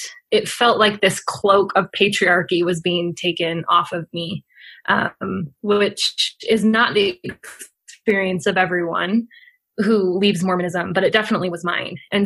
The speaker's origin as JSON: {"language": "English", "town": "Provo", "region": "Utah", "country": "United States", "tie": "born or raised there", "said": "I grew up in Provo, just a few blocks south of BYU"}